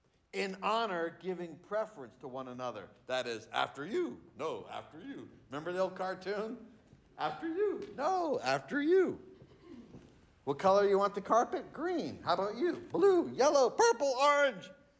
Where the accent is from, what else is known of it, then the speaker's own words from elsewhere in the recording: New Jersey, United States; Maybe it's just growing up in Jersey or something.